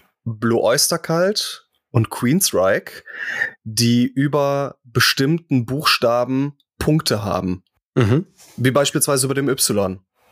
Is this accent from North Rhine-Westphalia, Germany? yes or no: yes; Griffenbruch, North Rhine-Westphalia, Germany; Ich bin in Griffenbruch aufgewachsen, das ist Nähe Krefeld, genauso wie du, mein lieber Kai.